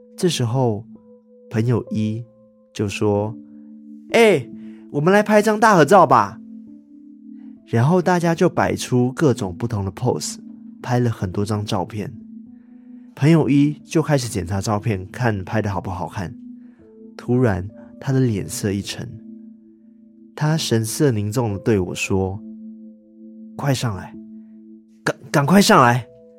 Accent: East Malaysia, Malaysia; 我今天要分享的都市传说呢是我家乡的都市传说

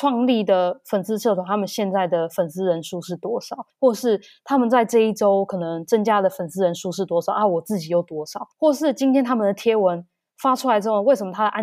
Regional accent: Taipei, Taiwan; 像是我是台北人好的，我其实只要机车跟捷运就足够

